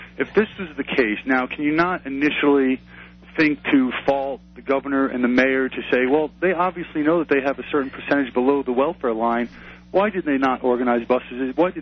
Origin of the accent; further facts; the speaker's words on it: East Coast, United States; I grew up on the East Coast, and I know that mentality.